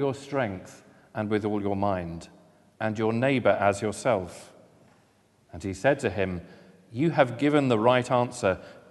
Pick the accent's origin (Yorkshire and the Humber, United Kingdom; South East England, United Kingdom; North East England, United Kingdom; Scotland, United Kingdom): South East England, United Kingdom; Strood; also born or lived in London; Born in South London, and then I moved to Strood, not the Stroud in Gloucestershire, but Strood in Kent, near to Rochester, and I lived there for most of my childhood until I moved to Portsmouth in 1991